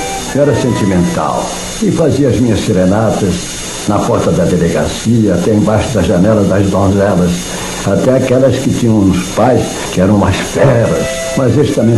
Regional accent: Rio de Janeiro, Brazil; Eu nasci em São Cristóvão. Desde os 6 anos que eu andava em São Cristóvão brincando pelas ruas

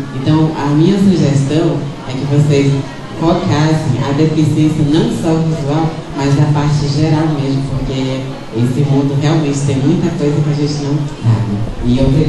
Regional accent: Caxias, Maranhão, Brazil; eu sou de Caxias, Maranhão, e eu vim aqui representar um pouco

